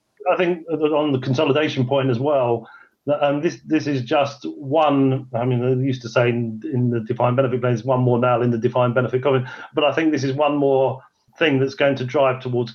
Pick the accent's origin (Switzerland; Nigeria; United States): Switzerland; now in United Kingdom; You know, I came from Switzerland in the last 7 years, and that this kind of thing just didn't exist.